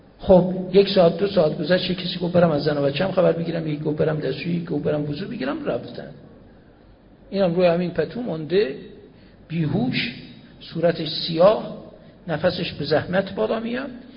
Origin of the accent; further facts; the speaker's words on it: Zanjan Province, Iran; من زنجانی هستم، ایرانی هستم